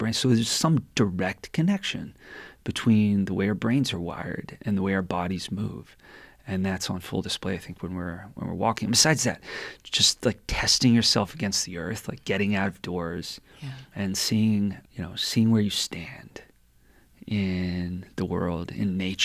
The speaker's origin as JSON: {"language": "English", "region": "Florida", "country": "United States", "said": "And I come from Florida. I really appreciate the open spaces here that I can be out of my condo and on top of Mount Jumbo in like 20 minutes of huffing and puffing."}